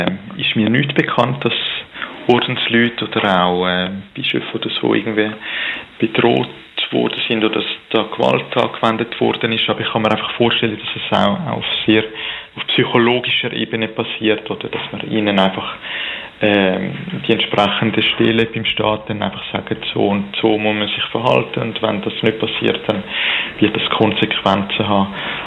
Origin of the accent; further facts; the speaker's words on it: Switzerland; wirklich nicht so wie bei uns in der Schweiz oder auch in anderen europäischen Ländern